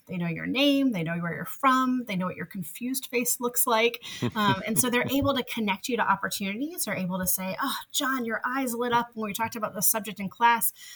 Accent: New Jersey, United States; I grew up in New Jersey, just a train ride away from New York.

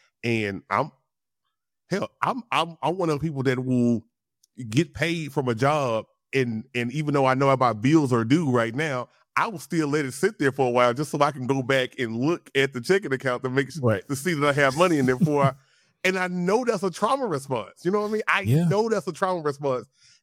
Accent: Louisiana, United States; I'm from the South, I'm from Louisiana, so big mama, big daddy, you know, the great grandparents, they didn't have any money

